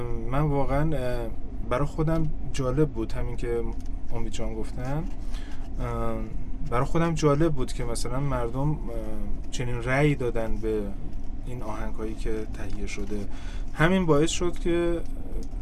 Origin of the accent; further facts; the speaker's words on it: Ahvaz, Khuzestan, Iran; also born or lived in Susangerd; در اصل من خیلی جاها بودم، ولی خب متولد سوسنگرد اهواز هستم، بزرگ شده اهواز هستم.